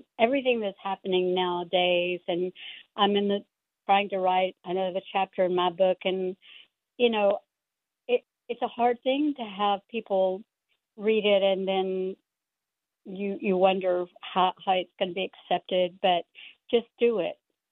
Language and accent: English; Texas, United States; I'm a Cherokee from East Texas